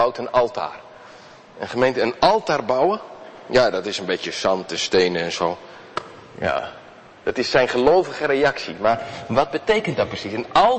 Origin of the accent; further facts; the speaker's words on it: Harderwijk, Gelderland, Netherlands; In Harderwijk, waar ik opgroeide, was dus vlak achter mijn huis was nog een stuk met een spoorlijn en een taluut en zo.